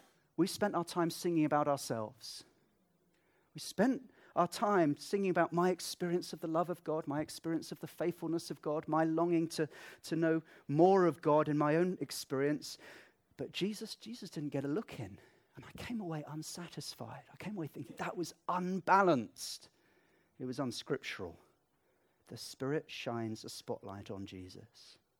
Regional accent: United Kingdom; Because we're British, we're Westerners, we've got a tendency to separate and compartmentalize.

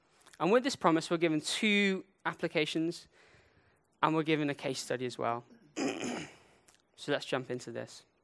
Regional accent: India; However, I remember this one time cycling down the Ghat, the mountain roads in India where I grew up, with a bunch of friends.

